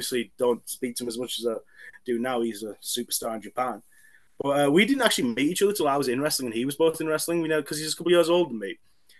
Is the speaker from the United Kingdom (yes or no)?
yes; North East England, United Kingdom; Where I grew up in Teesside, it was more like, you weren't hitting the people with trays at lunchtime.